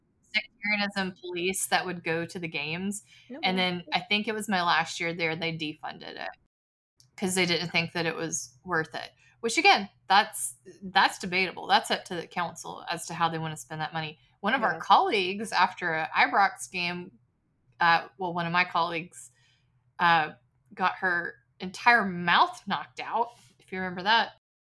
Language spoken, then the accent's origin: English; Georgia, United States; I'm from the United States. I'm from Georgia.